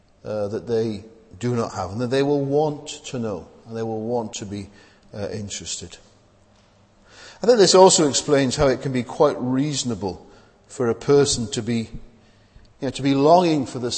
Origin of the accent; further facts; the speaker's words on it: Wales, United Kingdom; now in London, United Kingdom; you know that I'm from South Wales, and when I felt called to the ministry, I was quite young, and I assumed that it was a call to ministry in Wales.